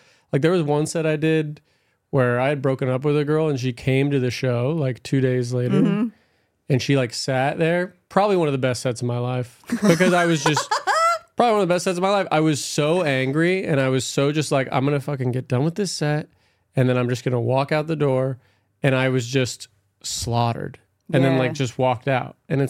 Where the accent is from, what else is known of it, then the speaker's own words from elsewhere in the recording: Los Alamitos, California, United States; From, Orange County, Los Alamitos / Long Beach.